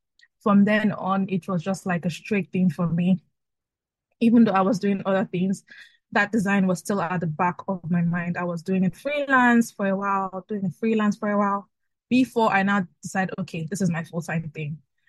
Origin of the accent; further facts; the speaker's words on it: Lagos, Delta, Nigeria; I'm from Lagos. I'm from Nigeria, from Delta State in Nigeria.